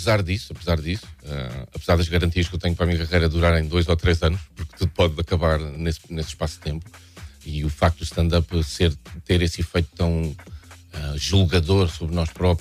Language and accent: Portuguese; Norte, Portugal; eu cresci no Douro, não é?